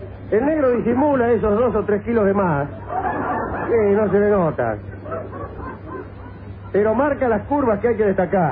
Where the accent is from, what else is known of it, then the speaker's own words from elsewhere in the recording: Caseros, Buenos Aires Province, Argentina; Yo soy de Caseros, ahí no ha ocurrido nada bueno